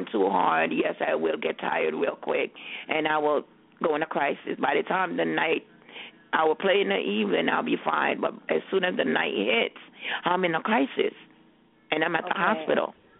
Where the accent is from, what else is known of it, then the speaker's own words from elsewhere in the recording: Jamaica; now in United States; I'm from Jamaica, and when I came to the United States